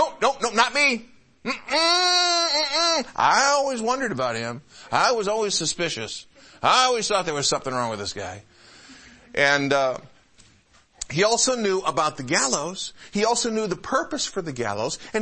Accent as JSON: {"language": "English", "region": "Midwest", "country": "United States", "tie": "born or raised there", "also_born_or_lived": "Northeast", "said": "Now, I was born in the Northeast, grew up in the Midwest."}